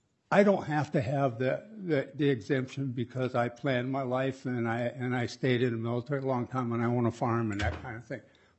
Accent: Minnesota, United States; I'm from Morrison County, and I'm here today as a disabled veteran.

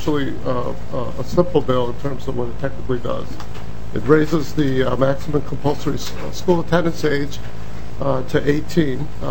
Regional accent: Chicago, Illinois, United States; I grew up in Chicago

